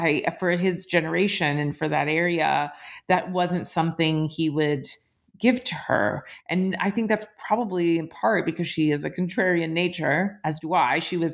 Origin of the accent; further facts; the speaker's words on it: Appalachia, United States; So, I mean, I grew up Jewish in Appalachia